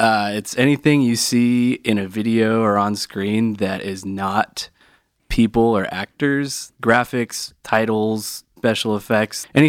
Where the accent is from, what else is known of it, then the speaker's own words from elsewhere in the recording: Grants Pass, Oregon, United States; So Dutch Bros, it's been in my life for a long time because I grew up in Grants Pass.